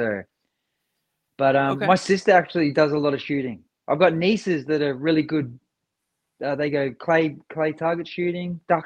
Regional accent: Brisbane, Queensland, Australia; I'm originally from Brisbane

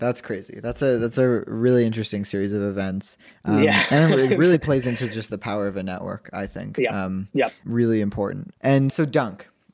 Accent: Canada; also born or lived in New York; And so, New York is like close to my home. I'm Canadian, but I grew up there. I lived there for 7 years early on.

